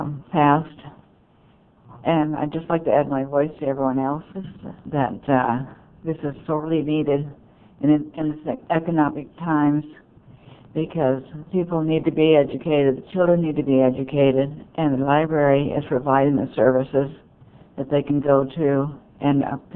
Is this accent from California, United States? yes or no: yes; Turlock, California, United States; I'm from Turlock, California, and I've been a member of the Friends since inception.